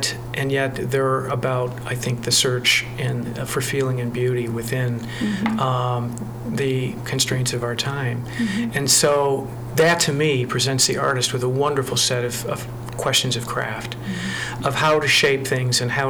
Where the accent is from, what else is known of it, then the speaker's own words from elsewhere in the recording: Chicago, Illinois, United States; also born or lived in Iowa City; I grew up in Chicago, so I'm a Great Lakes baby, so to speak. And I cut my teeth at the Writers' Workshop at the University of Iowa in Iowa City and lived there for a number of years and loved it there.